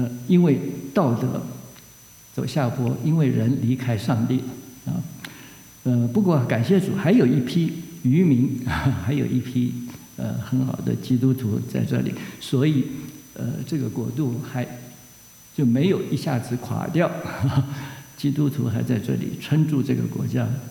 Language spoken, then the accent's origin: Chinese; China; 我们中国人大概最知道